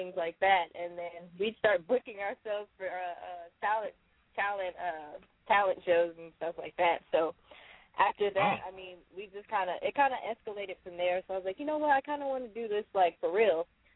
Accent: Houston, Texas, United States; Okay. Well, yeah, I grew up in Houston, and basically my mother was an entertainment lawyer

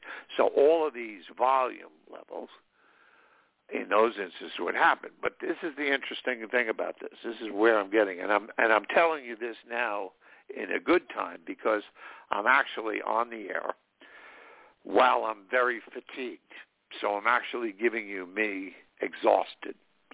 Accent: New York, United States; I'm also from New York, so we tend to be a little animated anyway in volume and intensity compared to, say, Southern people who tend to be much more genteel.

